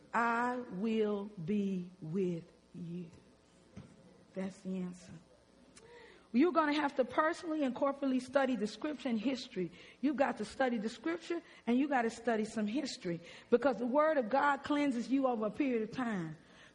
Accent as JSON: {"language": "English", "region": "London", "country": "United Kingdom", "said": "I'm from London, and God has blessed me as a person of African descent to go to Oxford."}